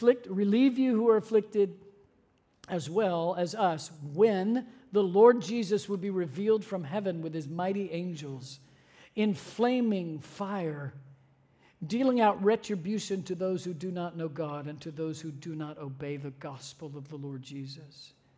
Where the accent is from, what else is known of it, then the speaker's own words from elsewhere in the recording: Scotland, United Kingdom; And I'm Scottish. … is like the Smith of Scotland.